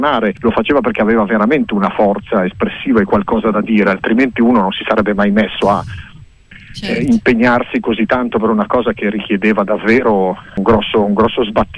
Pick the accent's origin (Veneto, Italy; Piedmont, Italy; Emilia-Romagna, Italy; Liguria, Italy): Piedmont, Italy; Biella; sono di Biella, quindi arrivo dalla profonda provincia a nord del Piemonte